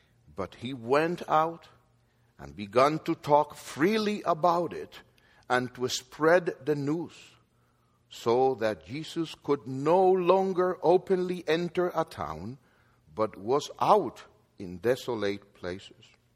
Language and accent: English; Dominican Republic; I am from the Dominican Republic